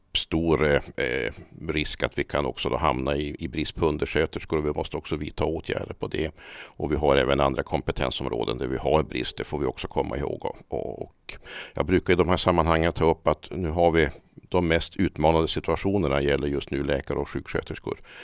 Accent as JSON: {"language": "Swedish", "town": "Piteå", "region": "Norrbotten County", "country": "Sweden", "tie": "born or raised there", "said": "jag kommer från Piteå. Jag har bott där i stor del av mitt liv. Jag brukar säga det att jag har bott utanför min hemby i ungefär några år bara."}